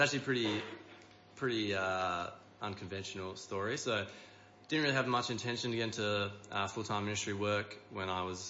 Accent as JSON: {"language": "English", "town": "Perth", "region": "Western Australia", "country": "Australia", "said": "Yep, so I'm from Perth. I live in Perth and I live in the hills up in Rolleystone or that sort of area."}